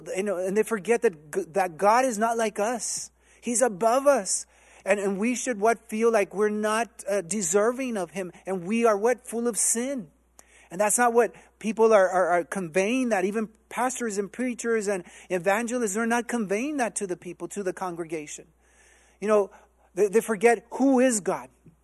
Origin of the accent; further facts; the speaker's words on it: Alamo, Texas, United States; also born or lived in Tremont, Utah / California; I was born in Tremont, Utah, I grew up in California until I was about 7 years old. Then our parents decided to move to Alamo, Texas in 1970, more or less. It was a small little town